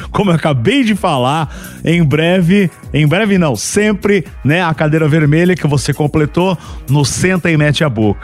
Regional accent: Limeira, São Paulo, Brazil; Perto de Campinas, isso. Perto de Limeira, minha cidade.

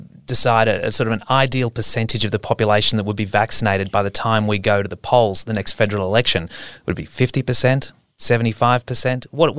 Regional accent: Queensland, Australia; I'm a Queenslander myself, so I get that.

